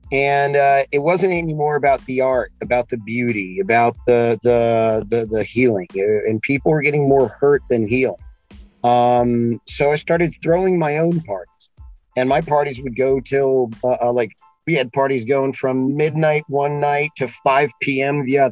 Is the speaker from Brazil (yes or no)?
yes; Brazil; Well, I'm originally from Brazil. I'm a political refugee.